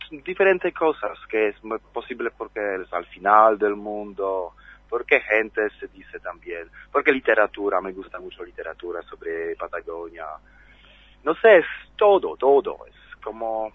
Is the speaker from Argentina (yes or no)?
no; Poland; Spanish is a second language; en nuestro grupo, soy 56 personas de Polonia